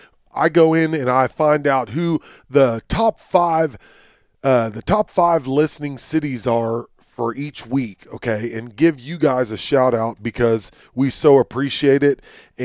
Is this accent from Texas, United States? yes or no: yes; Austin, Texas, United States; is my hometown where I grew up here in Austin, Texas.